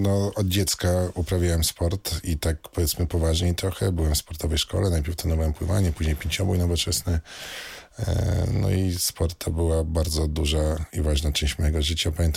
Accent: Warsaw, Masovian Voivodeship, Poland; jestem z Warszawy, stąd miłość do Legii

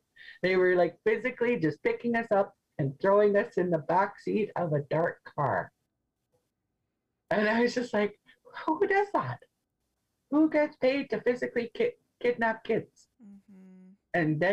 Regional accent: Flin Flon, Manitoba, Canada; born there; Like I'd always known I was born in Flin Flon. Every northern girl is born in Flin Flon, right?

